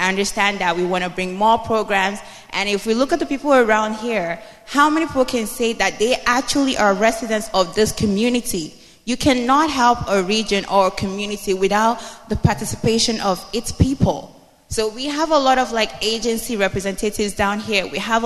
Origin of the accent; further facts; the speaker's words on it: Nigeria; moved away; I came from Nigeria and moved on.